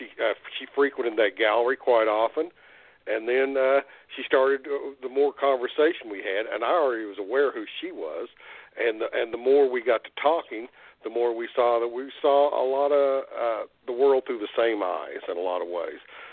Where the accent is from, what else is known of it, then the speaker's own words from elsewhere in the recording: Oklahoma, United States; I was raised in Oklahoma, and I was right in the middle of the mixing bowl of we have 39 tribes here.